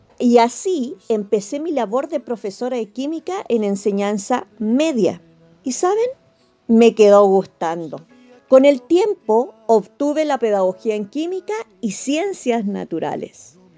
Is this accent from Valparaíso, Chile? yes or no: no; Chuquicamata, Antofagasta, Chile; les contaré que soy de Chuquicamata. De hecho, El Salvador me recuerda mucho mi feliz infancia y parte de adolescencia que viví en el ex campamento minero de la Segunda Región.